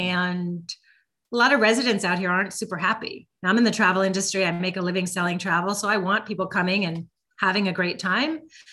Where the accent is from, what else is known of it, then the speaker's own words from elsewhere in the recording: East Coast, United States; I grew up on the East Coast. We went to school in September, but out here they go in August.